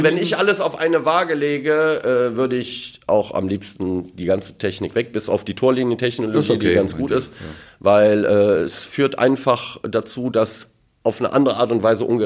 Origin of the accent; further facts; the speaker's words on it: Germany; born there; ich bin natürlich gebürtiger Türke, in Deutschland geboren.